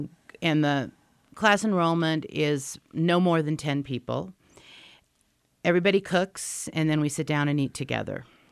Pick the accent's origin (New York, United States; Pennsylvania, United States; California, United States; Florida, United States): California, United States; Laguna Beach; now in Park City, United States; Well, you know, I was from Laguna Beach. And in many ways, I feel like Laguna Beach is a lot like Park City.